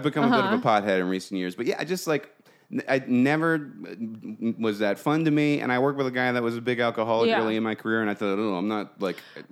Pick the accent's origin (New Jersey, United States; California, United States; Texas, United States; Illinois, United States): California, United States; Chino; I'm from Chino, California. Are you familiar?